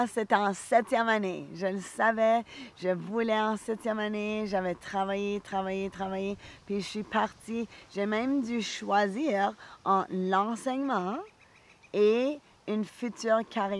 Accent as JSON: {"language": "French", "town": "Calgary", "region": "Alberta", "country": "Canada", "tie": "born there", "also_born_or_lived": "Annapolis Valley", "lives_now": "Bedford, Canada", "said": "Je suis née originalement à Calgary, mais ça fait bien des années que j'habite dans la vallée d'Annapolis. Présentement, j'arrive et j'habite présentement à Bedford."}